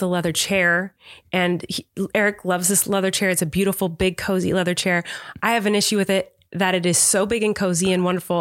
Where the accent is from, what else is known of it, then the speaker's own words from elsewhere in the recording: Australia; also born or lived in Japan; I'm from Australia, and when I lived in Japan